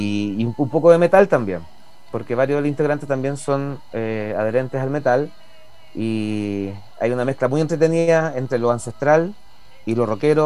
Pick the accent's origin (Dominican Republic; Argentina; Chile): Chile; lo que somos como chilenos también, porque los chilenos también tenemos mucho de la mitología, ¿cierto?